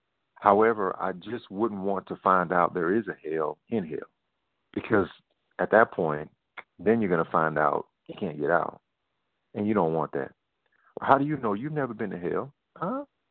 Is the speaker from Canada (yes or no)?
no; Mississippi, United States; also born or lived in Arizona; Well, actually, it was mainly in my northeast Mississippi, because I'm from. I was born in Mississippi. I spent most of my adult life in Arizona